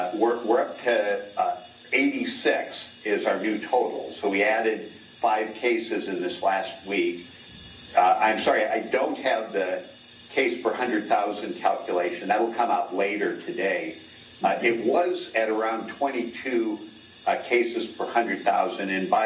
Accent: Kansas City, Missouri, United States; It's happening in my hometown of Kansas City, Missouri.

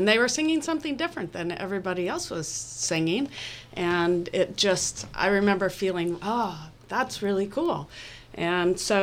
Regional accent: Oregon, United States; also born or lived in Kenai Peninsula, Alaska; I grew up in Northwest Oregon, west of Portland a little ways, and in the Coast Range, and then spent 25 years on the Kenai Peninsula in Alaska.

